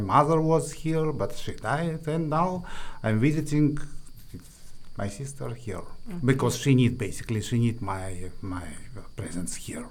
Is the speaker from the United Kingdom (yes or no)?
no; Uzbekistan; English is a second language; now in Macau, China; As our hostel, I am from Uzbekistan. I'm violinist, basically the same, yes. And I live in Macau, which is near Hong Kong.